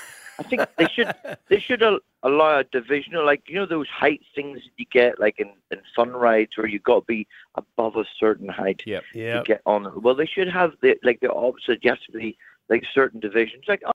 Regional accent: Northern Ireland, United Kingdom; because I'm from Northern Ireland, and they had the British Open back in the 1950s in Portrush

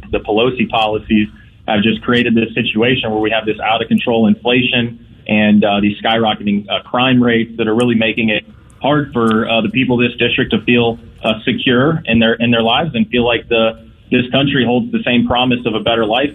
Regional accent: Decatur, Illinois, United States; So this is, you know, my hometown district where I've been my family's been, rather, for almost 200 years, and a proud graduate of Decatur Public Schools.

